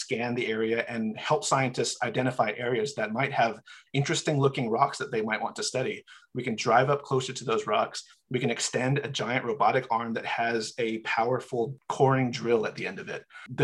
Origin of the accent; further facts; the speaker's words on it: Holbrook, Arizona, United States; also born or lived in Tuba City; I'm originally from Northern Arizona. I grew up in Holbrook, Arizona. That's where I went to school all the way through high school. I actually was born, though, on the Navajo Nation. I'm originally from Tuba City, Arizona.